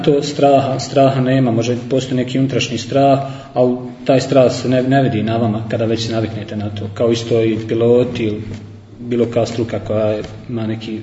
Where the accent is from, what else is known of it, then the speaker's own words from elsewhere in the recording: Kakanj, Federation of Bosnia and Herzegovina, Bosnia & Herzegovina; Rođen sam u Kaknju, gdje sam i odrastao i završio tu svoje osnovno i srednjoškolsko obrazovanje.